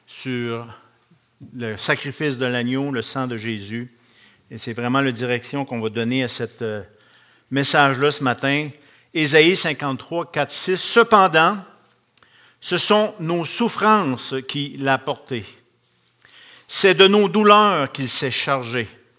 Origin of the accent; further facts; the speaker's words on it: Rimouski, Quebec, Canada; Moi, je viens de Rimouski, je suis un des anciens là-bas.